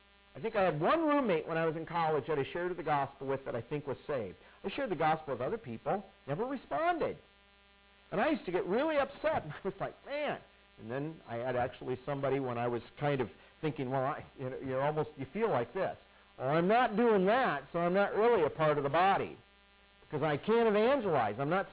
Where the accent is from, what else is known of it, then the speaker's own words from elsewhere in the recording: Midwest, United States; I grew up in churches in the Midwest